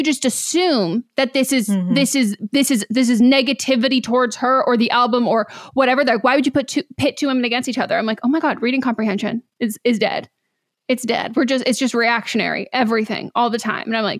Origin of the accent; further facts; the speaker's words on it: Canada; As a Canadian, we do not claim her.